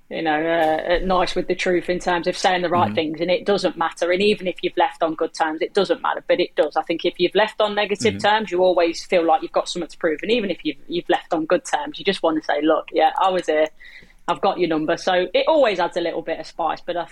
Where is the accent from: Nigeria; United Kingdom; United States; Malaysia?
United Kingdom; Leicester, East Midlands; people can't tell from my accent, I am from Leicester.